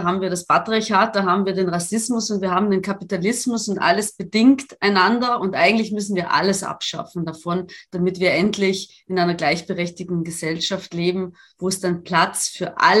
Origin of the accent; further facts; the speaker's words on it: Italy; now in Germany; ich komme ja aus Italien